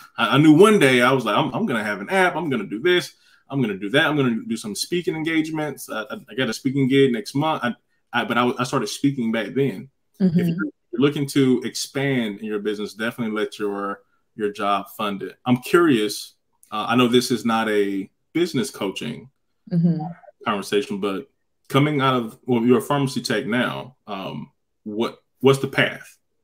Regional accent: North Carolina, United States; accent: North Carolina; now in Atlanta, United States; Pardon my North Carolina accent, if y'all. I'm not coming out right. I'm in the Atlanta area now, so I probably also sound like people here that I hang out with.

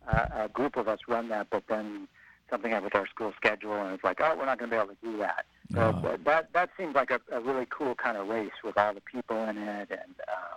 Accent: Portland, Oregon, United States; When I grew up in Portland, I did like being able to look out and see, Mount Hood and Mount St. Helens

